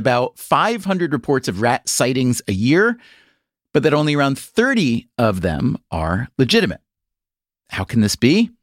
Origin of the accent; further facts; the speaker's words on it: New York, United States; As a New Yorker, I am, of course, proud that we keep coming up with new ways to entertain visitors